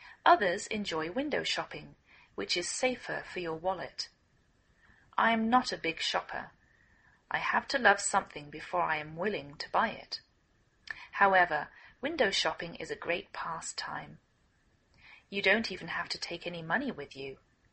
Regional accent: England, United Kingdom; now in United States

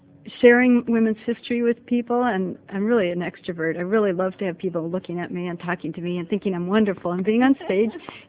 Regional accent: Holland, Michigan, United States; I'm from Holland, Michigan.

